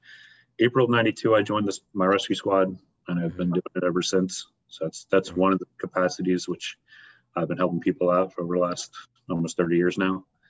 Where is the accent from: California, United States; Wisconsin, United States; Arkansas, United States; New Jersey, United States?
New Jersey, United States; Hightstown; I am from Hightstown, East Windsor area, New Jersey. Born in Princeton Hospital many, many moons ago, and public school educated.